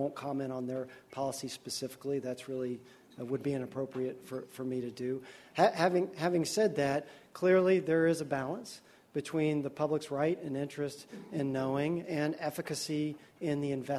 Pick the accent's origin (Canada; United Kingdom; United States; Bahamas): United States; Tennessee; now in Chicago, United States; I am from Tennessee. Chicago is my adoptive home.